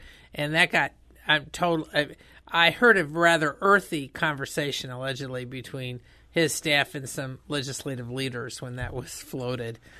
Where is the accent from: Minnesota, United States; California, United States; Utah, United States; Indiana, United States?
Indiana, United States; I'm from Indiana, I have relatives who are labor people.